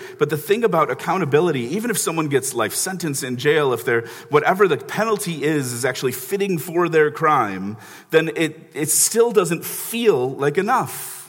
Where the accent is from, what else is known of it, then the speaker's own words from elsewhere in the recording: Chicago, Illinois, United States; because I grew up in Chicago, where you know it's dirty.